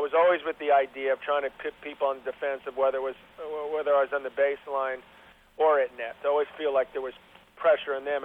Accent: New York, United States; born or raised there

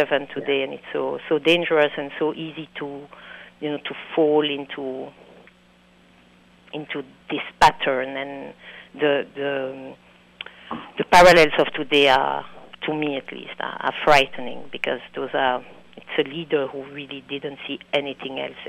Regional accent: Antwerp, Flanders, Belgium; born or raised there; first language French; English is a second language

